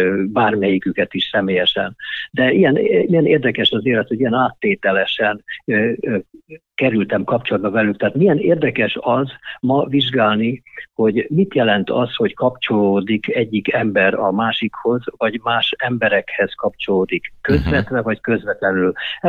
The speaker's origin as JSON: {"language": "Hungarian", "region": "Baranya", "country": "Hungary", "tie": "born or raised there", "said": "ugye egy kis faluban nőttem föl az Ormánságba, Baranyába"}